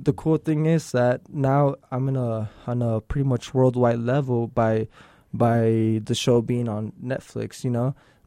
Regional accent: Ciudad Juarez, Chihuahua, Mexico; now in El Paso, United States; I was born here in El Paso. I was raised in Ciudad Juarez. And that's where I got my interest in graffiti by my older brother.

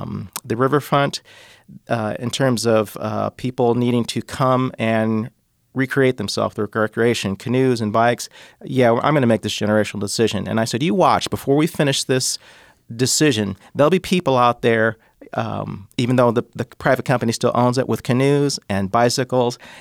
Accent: Iowa, United States; some of the diverse crops that we've seen growing up in Iowa in terms of wine and beer, hops and grapes.

